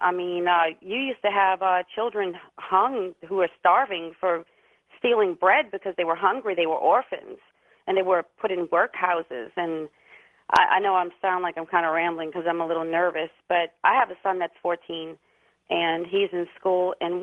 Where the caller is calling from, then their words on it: Louisiana, United States; I'm calling from Louisiana.